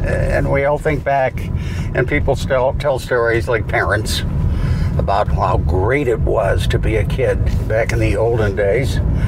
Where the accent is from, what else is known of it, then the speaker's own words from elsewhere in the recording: Minnesota, United States; born there; Well, I was born in Minnesota, Christopher